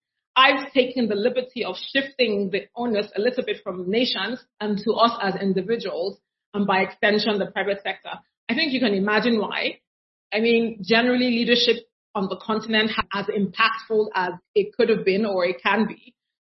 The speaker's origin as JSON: {"language": "English", "country": "Nigeria", "tie": "born or raised there", "said": "I grew up in Nigeria. And many of us grew up around American music and movies."}